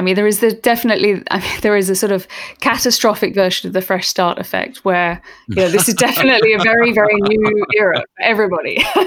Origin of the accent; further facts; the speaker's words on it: London, United Kingdom; my hometown of London, which is now where I'm sitting in lockdown